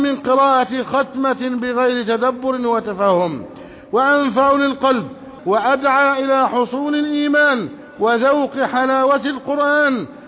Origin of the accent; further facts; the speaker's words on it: Egypt; اللهم احفظ بلدنا مصر